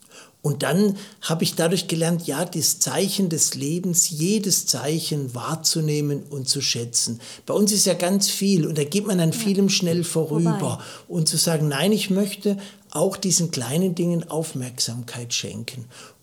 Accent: Baden-Württemberg, Germany; born there; now in Leipzig, Germany; Ja, ich bin in der Nähe von Heidelberg geboren und lebe seit 21 Jahren in Leipzig. Ich gehöre zu einer ganz kleinen christlichen Gemeinschaft. Ich bin von Beruf katholischer Priester

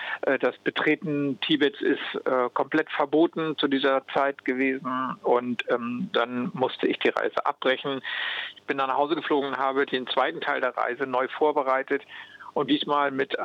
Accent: Lower Saxony, Germany; Ich komme aus dem Südrand der Lüneburger Heide, also Norddeutschland, östlich von Hannover.

